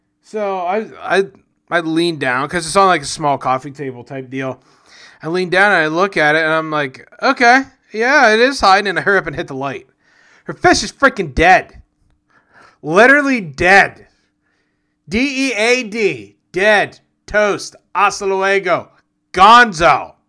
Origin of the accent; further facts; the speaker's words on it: Pennsylvania, United States; And, you know, here in my home state of Pennsylvania, John Fetterman somehow won.